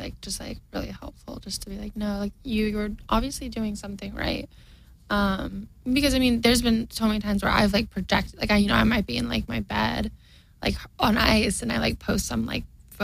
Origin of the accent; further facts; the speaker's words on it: Georgia, United States; growing up in Georgia, we grew up on a lot of land, kind of isolated with my, I have three other sisters.